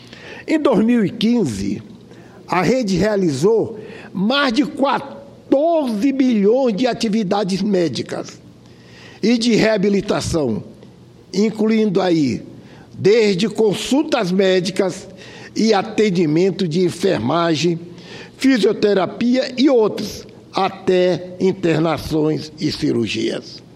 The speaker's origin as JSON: {"language": "Portuguese", "town": "Bacabal", "region": "Maranhão", "country": "Brazil", "said": "Eu sou da cidade de Bacabal do Maranhão, com muito orgulho, ex-prefeito daquela cidade."}